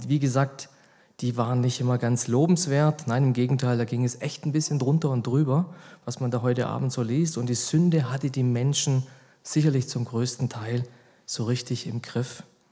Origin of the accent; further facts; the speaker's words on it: Freudenstadt, Baden-Württemberg, Germany; Ich bin gebürtig in Freudenstadt, wohne in Freudenstadt